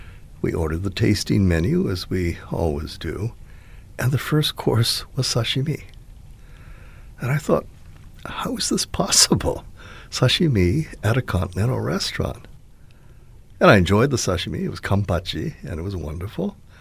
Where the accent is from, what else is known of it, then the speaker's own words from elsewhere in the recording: Kailua, Hawaii, United States; moved away as an adult; also born or lived in Honolulu; And I was born in Honolulu and raised in Kailua. And I went to Mid-Pacific to play baseball. And then I went to college on the mainland and graduate school, and then have taught only on the mainland, actually.